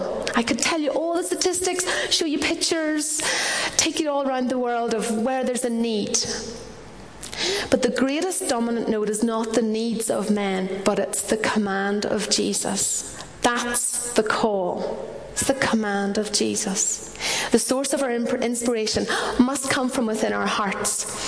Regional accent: Northern Ireland, United Kingdom; I'm from Northern Ireland.

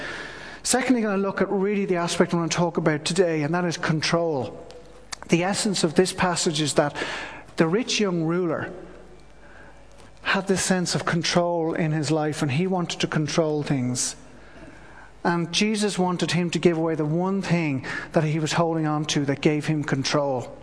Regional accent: Ireland; rather to really look at what it means for us as Irish people.

